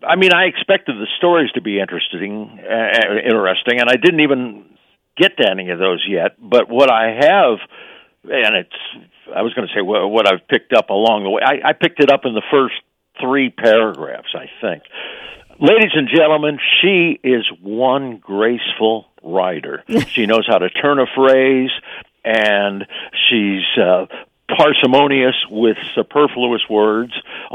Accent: St. Louis, Missouri, United States; I wanted to see it in my hometown of St. Louis because, well, for a lot of reasons, not just because I'm from there

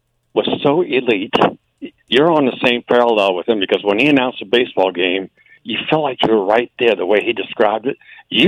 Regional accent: Flat River, Missouri, United States; Small town about 70 miles south of St. Louis called Flat River.

